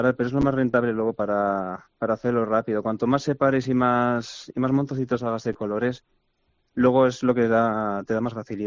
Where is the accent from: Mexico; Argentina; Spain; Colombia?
Spain; Mutilva, Navarre; Soy de Pamplona, entonces se hace todo aquí alrededor. Y como soy de Mutilva